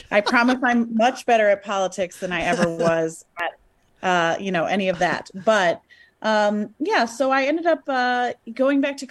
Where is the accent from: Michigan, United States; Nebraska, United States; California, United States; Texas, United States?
Michigan, United States; Ann Arbor; I grew up in Ann Arbor, Michigan. I was raised by two social workers and had kind of a interesting path to politics.